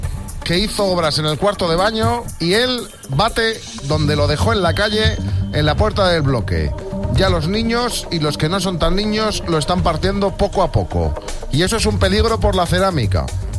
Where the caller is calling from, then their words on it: Seville, Andalusia, Spain; Buenos días, soy un vecino de Sevilla que me gustaría decir por aquí